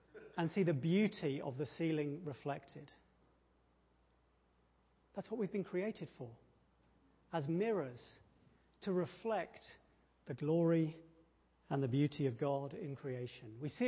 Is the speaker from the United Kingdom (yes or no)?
yes; England, United Kingdom; there are some embarrassing lacks in my knowledge of my home country. I have never been to Westminster Abbey, for example, even though I've lived fairly close to it for a number of years.